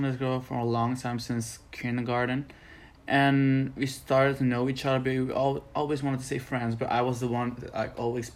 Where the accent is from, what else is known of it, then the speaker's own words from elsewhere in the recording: Rotterdam, South Holland, Netherlands; also born or lived in Aruba; Yeah, that's basically it. I'm just a Rotterdam city boy.